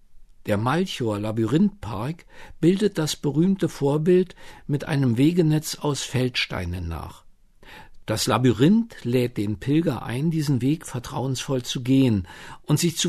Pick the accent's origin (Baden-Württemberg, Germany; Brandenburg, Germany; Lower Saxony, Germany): Brandenburg, Germany; Rosengarten; gibt es in Rosengarten, meinem Heimatdorf, einen Garten